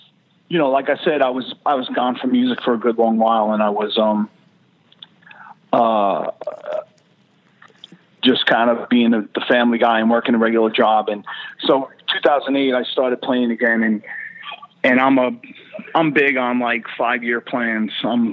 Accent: New York, United States; Growing up on Long Island, you know, you go up around fishing boats and the ocean and all that.

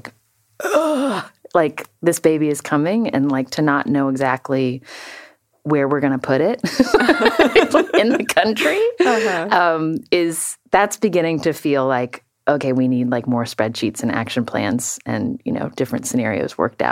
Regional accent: West Virginia, United States; growing up in West Virginia, the daughter of a doctor

